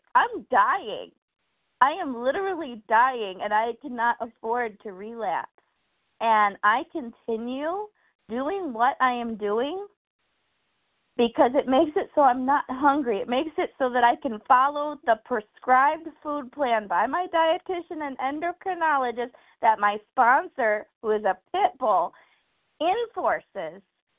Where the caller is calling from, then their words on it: Kenosha, Wisconsin, United States; from Kenosha, Wisconsin, and grateful to be on the meeting this morning.